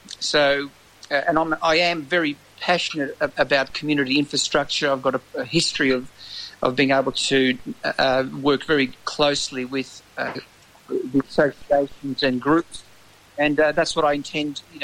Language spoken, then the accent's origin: English; Geelong, Victoria, Australia; I've always lived in what's described now as Brownville. I was born and bred in Bell Park, Bellpost Hill. Did all my my schooling at Holy Family and North Geelong High in Separation Street. And then when we married, my wife and I, Paula, we moved to Bellpost Hill as well